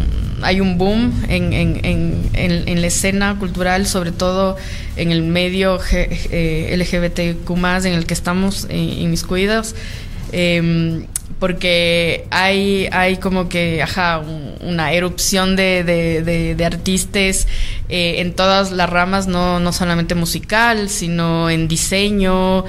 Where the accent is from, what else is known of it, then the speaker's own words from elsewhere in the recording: Cuenca, Azuay, Ecuador; now in Quito, Ecuador; yo soy fotógrafa, soy de Cuenca, vivo acá en Quito ya casi 12 años.